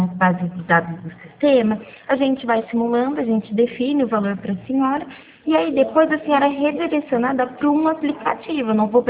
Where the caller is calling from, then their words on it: Araras, São Paulo, Brazil; Olha, hoje eu estou aqui em Araras, tá? Aqui no interior de São Paulo.